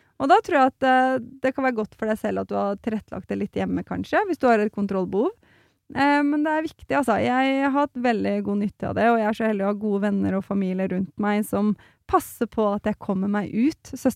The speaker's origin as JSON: {"language": "Norwegian", "town": "Slemmestad", "region": "Akershus", "country": "Norway", "said": "Jeg vet det, men jeg er fra Slemmestad, og jeg er stolt av det."}